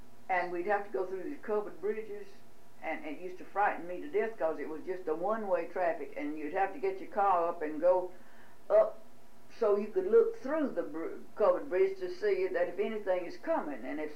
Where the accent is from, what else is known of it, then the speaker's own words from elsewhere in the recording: Newell, North Carolina, United States; born there; and I was born in Newell, North Carolina, and that is 6 miles out of Charlotte